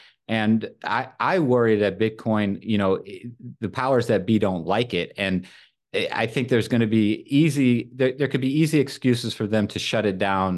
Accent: North Carolina, United States; And like in my home state, North Carolina

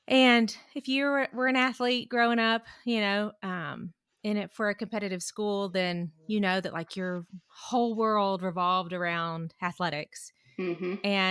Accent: Alabama, United States; also born or lived in Mississippi; So I was born in Mississippi. Couldn't tell by the accent. Well, I only lived in Mississippi for 9 months and we moved to Alabama. So I was pretty much raised in Alabama.

